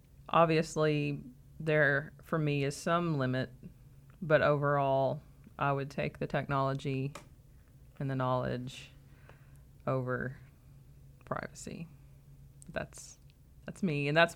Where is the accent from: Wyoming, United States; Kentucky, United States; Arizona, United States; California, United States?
Kentucky, United States; we grew up in Eastern Kentucky. We were, well, according to our internet provider, we were the first house in 2 counties to have the internet. So for me, being … growing up on Big Andy Ridge